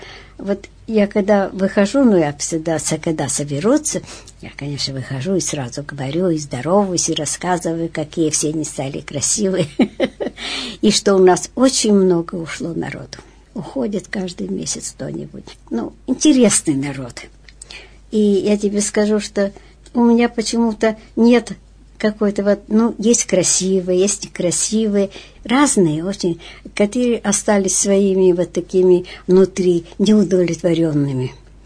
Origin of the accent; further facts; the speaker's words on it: Yekaterinburg, Sverdlovsk Oblast, Russia; born there; Я же родилась в Свердловске, это потом я переехала, и много-долго-долго меня здесь не было. А родилась я здесь.